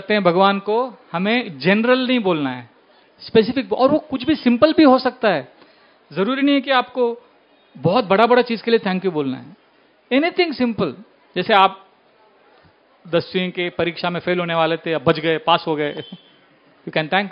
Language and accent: Hindi; South India, India; तो हम south Indian हैं तो पंजाबी लोगों को अच्छा लगता है ये, मुझे अच्छा नहीं लगता था।